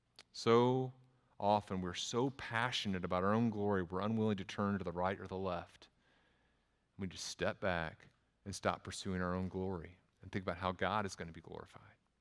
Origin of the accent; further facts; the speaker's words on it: Texas, United States; accent: Texas; That's my Texas accent. I don't know how to say it right.